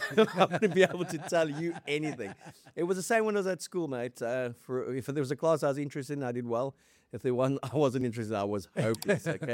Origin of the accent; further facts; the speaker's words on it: South Africa; I wrote that it was an embarrassment being a South African in the press box watching this unfold.